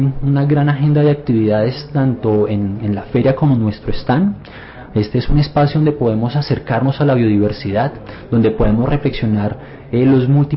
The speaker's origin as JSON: {"language": "Spanish", "country": "Colombia", "said": "lo que estamos recibiendo como colombianos en este momento."}